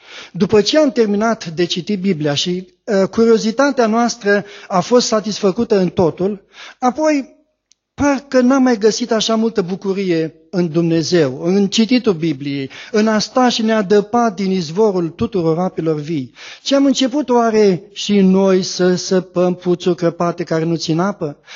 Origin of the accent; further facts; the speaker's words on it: Tecuci, Galați County, Romania; eu sunt din Tecoci